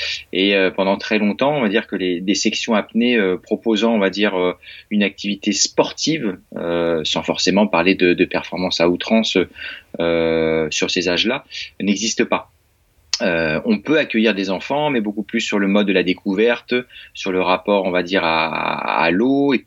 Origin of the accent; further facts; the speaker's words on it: Centre-Val de Loire, France; Donc, je suis originaire de Touraine et j'ai fait mes quatre premières années de fac de sport à Poitiers, donc pas très loin de Tours.